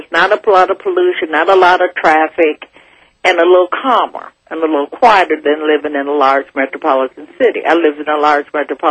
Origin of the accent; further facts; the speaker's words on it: East Coast, United States; also born or lived in Los Angeles; Well, my family is basically, I grew up on the East Coast.